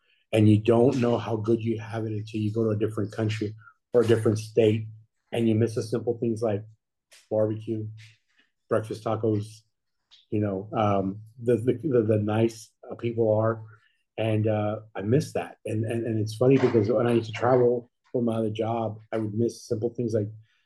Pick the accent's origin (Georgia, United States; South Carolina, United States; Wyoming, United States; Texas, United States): Texas, United States; I'm born and raised in Texas, and I'm proud to be from Texas.